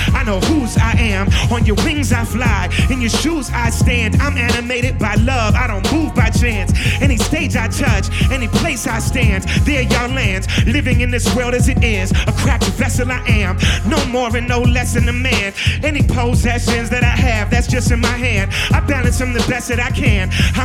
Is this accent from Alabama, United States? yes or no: no; Minneapolis, Minnesota, United States; I'm from Minneapolis, Minnesota, from the Rhymesayers crew.